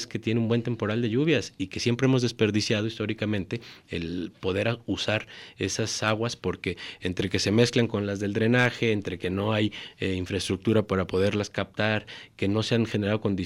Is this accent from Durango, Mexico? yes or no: no; Guadalajara, Jalisco, Mexico; por los interesados somos todos los tapatíos